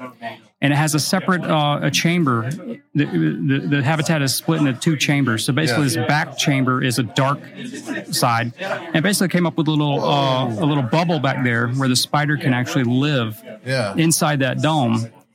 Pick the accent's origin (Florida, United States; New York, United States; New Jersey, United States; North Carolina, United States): Florida, United States; I grew up down in Florida, and they have these spiders everywhere.